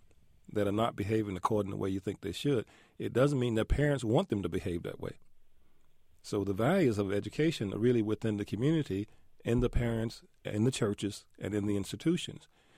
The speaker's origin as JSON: {"language": "English", "region": "Alabama", "country": "United States", "tie": "born or raised there", "said": "When I grew up in Alabama, I was not allowed in the library because I was black."}